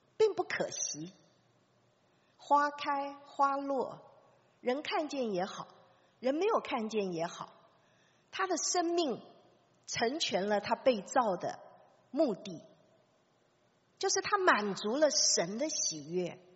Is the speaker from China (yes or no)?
no; Taipei, Taiwan; 我这个从小在台北生长的人，第一次发现